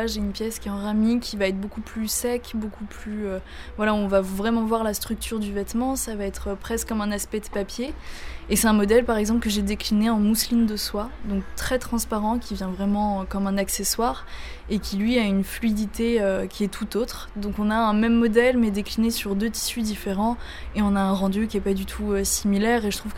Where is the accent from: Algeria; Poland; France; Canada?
France; Auvergne-Rhône-Alpes; J'ai grandi aussi dans le Vercors, donc il y a quand même cet aspect de nature qui est présent.